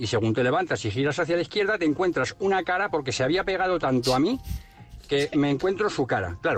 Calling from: Madrid, Community of Madrid, Spain; de Madrid.

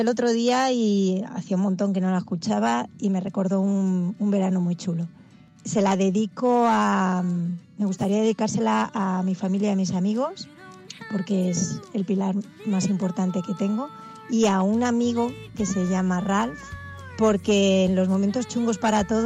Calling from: Rivas-Vaciamadrid, Community of Madrid, Spain; de Rivas, Madrid.

